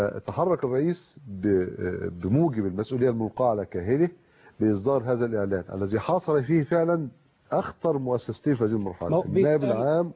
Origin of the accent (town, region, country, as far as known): Egypt